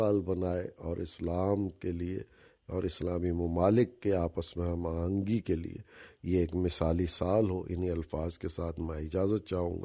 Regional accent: Pakistan; خود ہمارے پاکستان میں، میرے شہر میں دوسری لہر۔

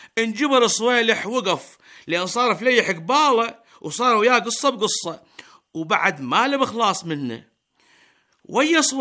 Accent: Iraq; ترى بلدنا العراق اليوم مغمى عليه بقسم الطوارئ

